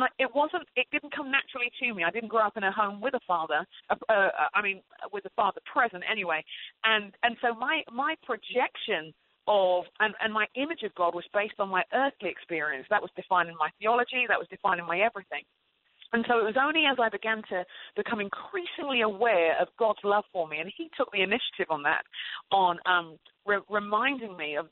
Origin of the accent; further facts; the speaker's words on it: England, United Kingdom; where I grew up in England